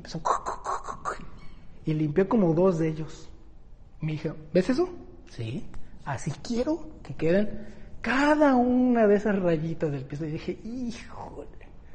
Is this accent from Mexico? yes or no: yes; Mexico City, Mexico; ya tengo 50 años, ya estoy más para allá que para acá, ¿verdad? Pero cuando era pequeño y todavía vivíamos en la Ciudad de México